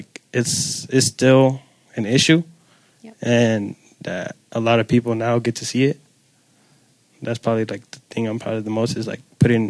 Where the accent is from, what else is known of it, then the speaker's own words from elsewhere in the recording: Oakland, California, United States; because like I'm from Oakland and that's like right now it's almost close to New York, like rivalry in rent.